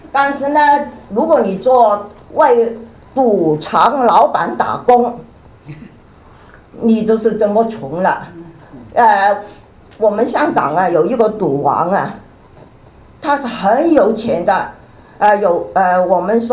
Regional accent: Guangdong, China; 就好像啊我们广东人说哈

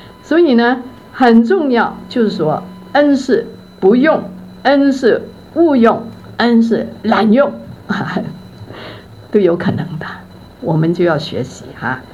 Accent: Hong Kong; Chinese is a second language; 我本来不是讲国语的，普通话的，我是香港长大的。你觉得我的国语还可以吗？

